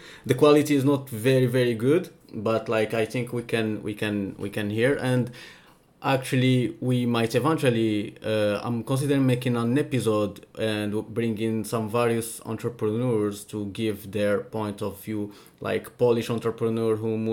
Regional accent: Morocco; English is a second language; moved away as an adult; now in Brazil; I'm from Morocco, and I first came to Brazil in 2013.

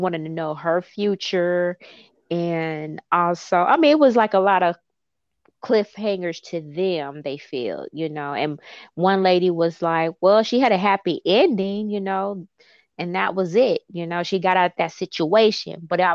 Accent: Kansas City, Kansas, United States; See, in Kansas, I'm from Kansas City, Kansas. So people over there, they tend to switch their W's and R's around

